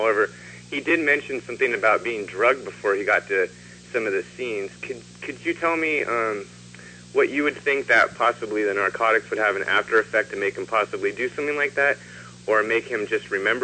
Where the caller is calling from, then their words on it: California, United States; from California.